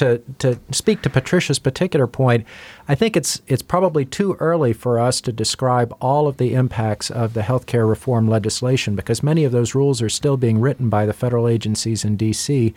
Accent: Louisiana, United States; now in Alaska, United States; Alaska is a young state. I grew up in South Louisiana, where you've had hospitals and clinics and training programs

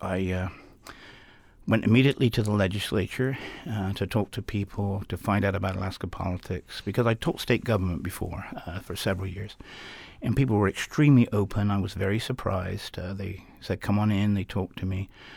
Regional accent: England, United Kingdom; moved away as an adult; now in United States; I'm originally from England, did most of my education there.

